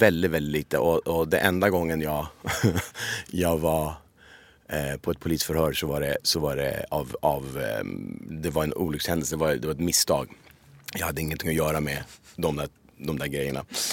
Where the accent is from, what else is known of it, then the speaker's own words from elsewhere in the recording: Iran; now in Sweden; som var också en av mina bästa vänner när jag växte upp i Iran